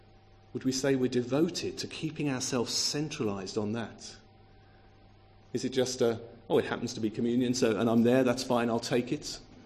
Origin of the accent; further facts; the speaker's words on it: United Kingdom; We're so British, and even a handshake sometimes feels like we're crowding our space a bit, isn't it?